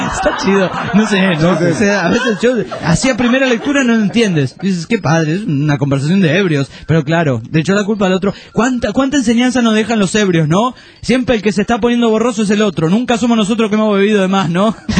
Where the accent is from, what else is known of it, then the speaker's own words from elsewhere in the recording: Segovia, Castile and León, Spain; de Segovia, España.